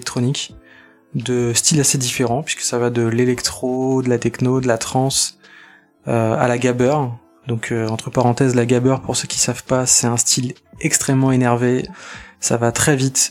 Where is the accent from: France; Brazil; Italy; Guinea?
France; Nantes, Pays de la Loire; Je viens de Nantes